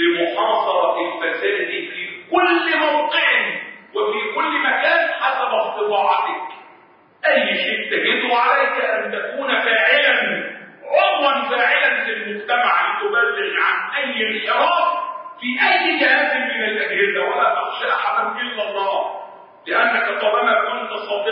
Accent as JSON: {"language": "Arabic", "country": "Egypt", "said": "وحتى بلدنا مصر"}